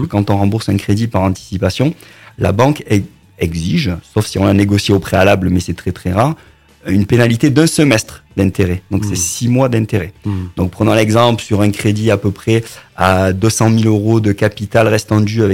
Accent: Manosque, Provence-Alpes-Côte d'Azur, France; also born or lived in Gap; moi, j'habite à Vinant-sur-Verdon, mais c'est la DLVA, donc c'est Manosque. Et je suis né à Manosque, j'ai fait mes études à Manosque. J'ai fait une petite incartade à Gap pendant 2 ans.

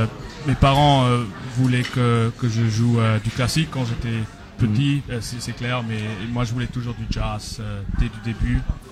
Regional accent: St. Gallen, Switzerland; born there; j'ai double nationalité. Je suis né en Suisse. Ma mère est de Zurich et mon père est français.

